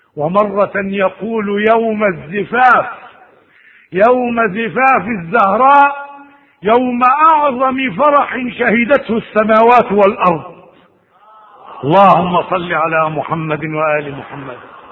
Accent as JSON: {"language": "Arabic", "country": "Egypt", "said": "لها مقام كبير عندنا في مصر"}